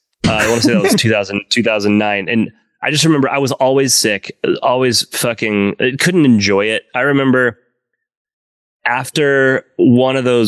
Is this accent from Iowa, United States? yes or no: no; Oklahoma, United States; moved away as an adult; now in Los Angeles, United States; I tried LA out eventually. I'm from Oklahoma. I stayed there as long as I could, but I did eventually move to LA in 2010.